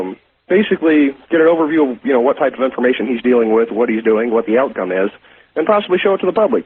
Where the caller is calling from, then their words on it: Houston, Texas, United States; I'm from Houston.